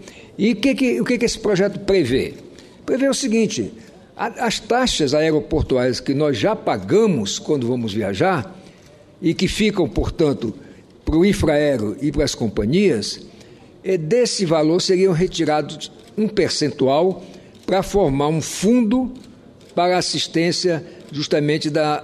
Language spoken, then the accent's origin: Portuguese; Roraima, Brazil; em Boa Vista, lá no meu estado de Roraima